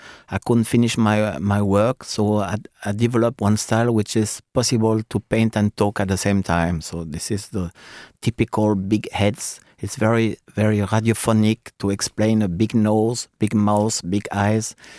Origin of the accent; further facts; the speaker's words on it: Lyon, Auvergne-Rhône-Alpes, France; English is a second language; now in Berlin, Delaware, United States; I moved from Lyon to West Berlin because I couldn't find my way in France. I took the one-way ticket to Berlin, so I had no return ticket, so I had to stay there.